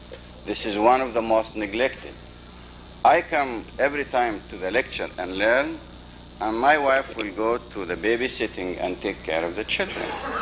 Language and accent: English; Houston, Texas, United States; I am from Houston. Texas, and I'm associated